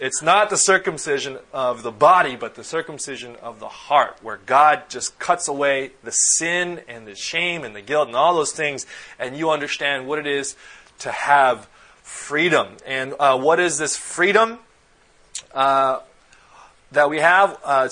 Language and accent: English; Philippines; I'm a Filipino, and our custom is not like the North American or European tradition of being circumcised